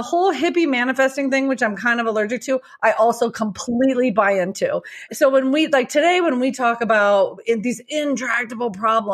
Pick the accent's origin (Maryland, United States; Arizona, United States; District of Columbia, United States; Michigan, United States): Arizona, United States; Tucson; Sure. I grew up in Tucson, Arizona. People think of Tucson one way today, but when I grew up there, I grew up at a high school with a 50% graduation rate